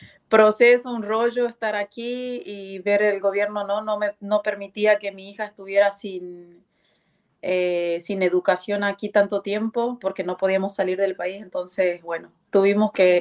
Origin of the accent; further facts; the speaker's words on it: Argentina; moved away as an adult; now in Netherlands; tengo 32 años, soy de Argentina, soy mamá soltera también, tengo una niña de, una adolescente de 13 años. Y bueno, estoy viviendo aquí en Holanda ya hace 4 años, 4 años y pasados.